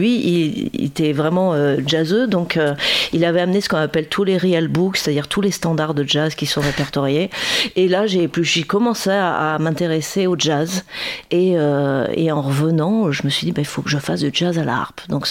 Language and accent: French; La Rochelle, Nouvelle-Aquitaine, France; Alors, je suis née à La Rochelle, je suis une vraie fille de La Rochelle, mais je n'ai pas fait mes études ici à La Rochelle.